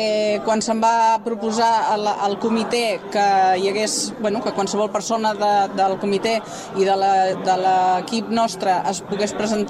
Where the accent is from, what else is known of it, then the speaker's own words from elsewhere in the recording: Sitges, Catalonia, Spain; gent que som de Sitges i que volem la política dirigida al poble de Sitges